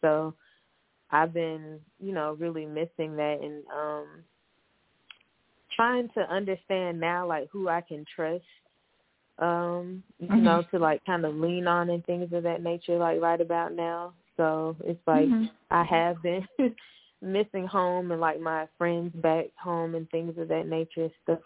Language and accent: English; Alabama, United States; now in New York, United States; I'm originally from Alabama.